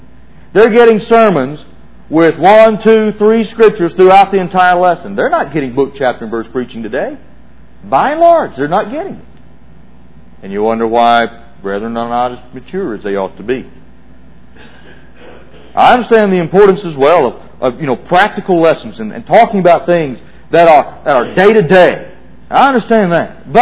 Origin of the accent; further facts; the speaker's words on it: Pine Bluff, Arkansas, United States; You know, I come from Pine Bluff, and back when I was a young child, you know, there were 600-700 Christians in Pine Bluff, Arkansas